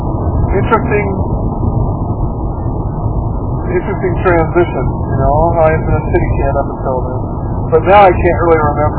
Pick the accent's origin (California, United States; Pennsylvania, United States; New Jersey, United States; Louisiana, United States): California, United States; Los Angeles; born there; I was born in Los Angeles. I was born in Los Angeles County, California. Not a rural area at all.